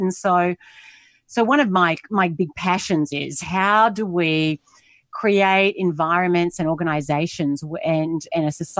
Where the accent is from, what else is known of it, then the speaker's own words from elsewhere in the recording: Australia; moved away as an adult; also born or lived in United States; now in Singapore; I am Australian. I'm currently based in Asia, in Singapore. I lived in the US for 11 years and I'm constantly on planes traveling around the world.